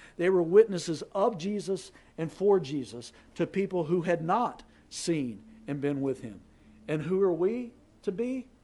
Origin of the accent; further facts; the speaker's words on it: North Carolina, United States; I grew up in North Carolina.